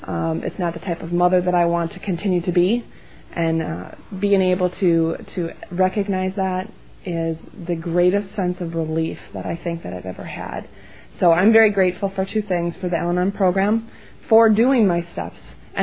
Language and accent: English; Lodi, Wisconsin, United States; I'm from Lodi, Wisconsin.